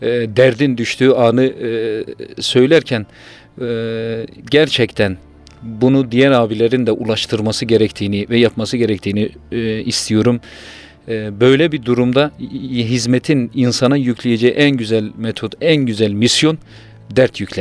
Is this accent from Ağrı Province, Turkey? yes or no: yes; Ağrı Province, Turkey; Evet. Ağrılıyım. Buyurduğunuz gibi Ağrı'da Patnos'ta Merkez Camii'de imamlık yapıyorum.